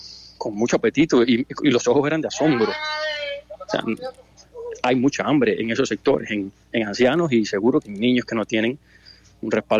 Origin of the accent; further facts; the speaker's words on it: Cuba; el peso recae sobre los cubanos que estamos dentro.